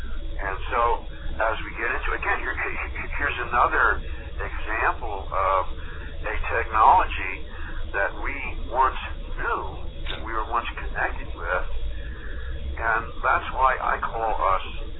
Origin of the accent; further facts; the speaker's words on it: New York, United States; and I was raised in the North Shore of Long Island as a small child in upstate New York, okay? So coming from New York, I always ask bold questions.